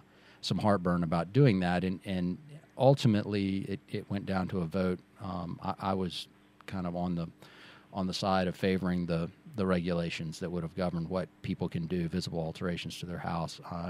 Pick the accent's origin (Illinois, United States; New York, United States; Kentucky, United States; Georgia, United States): Georgia, United States; Atlanta; I was born here in Atlanta, Georgia, at Piedmont Hospital. Grew up in Buckhead. Went to the Lovett School.